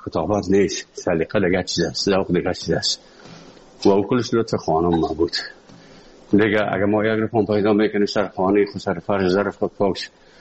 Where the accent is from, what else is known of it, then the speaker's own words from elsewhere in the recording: Afghanistan; moved away; also born or lived in Moscow, Russia; از افغانستان برامدیم آمدیم سه مسکو 4 سال مسکو به بسار سختی وردم شد